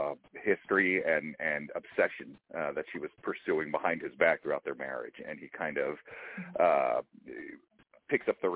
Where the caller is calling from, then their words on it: Annapolis, Maryland, United States; I am calling from right outside of Annapolis, Maryland.